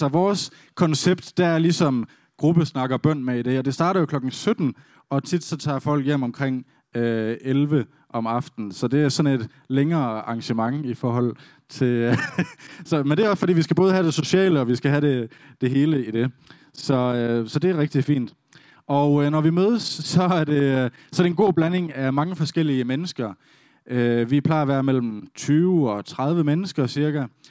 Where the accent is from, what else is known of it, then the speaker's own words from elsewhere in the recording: West Jutland, Denmark; accent: West Jutlandic; now in Aarhus, Denmark; og flyttede dertil fra Vestjylland for 9 år siden, eller Festjylland, som vi også kalder det. Så jeg har stadigvæk min dialekt fra Vestjylland, så uanset om jeg taler dansk, engelsk eller arabisk, så er det på vestjysk